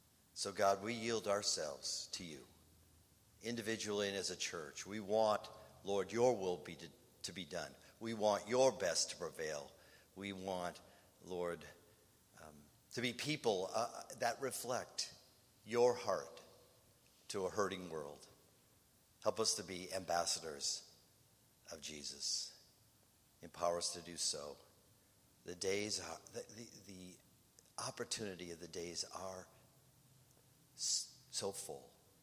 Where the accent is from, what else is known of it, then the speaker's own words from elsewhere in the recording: Minneapolis, Minnesota, United States; Now, some of you know that I grew up in Minneapolis, and Minneapolis is a focal point of turmoil and hurt and injustice.